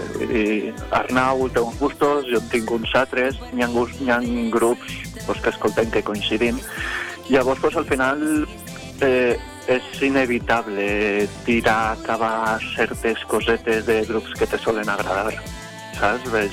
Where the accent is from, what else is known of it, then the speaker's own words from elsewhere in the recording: Benicarló, Valencian Community, Spain; Jo soc de Benicarló